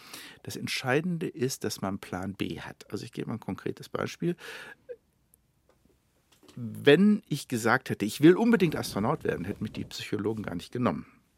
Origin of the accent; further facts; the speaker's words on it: Germany; Aber es waren Amerikaner und Russen. Ich war Deutscher. Mir war klar, dass wir es denn nie können.